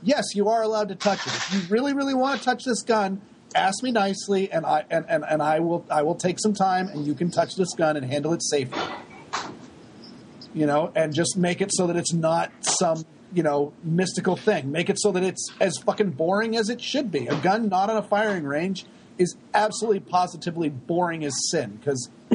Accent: Maine, United States; Cause I mean, I grew up in Maine.

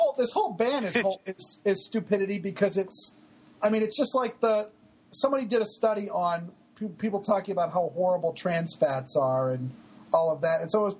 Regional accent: Maine, United States; I grew up in Maine and now I live in Massachusetts, and right in between it is New Hampshire with no sales tax.

